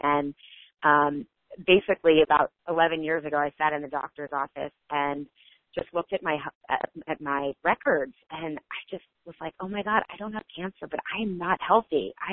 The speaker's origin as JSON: {"language": "English", "town": "Pittsburgh", "region": "Pennsylvania", "country": "United States", "tie": "born or raised there", "said": "I know, I grew up in Pittsburgh. The winters were brutal."}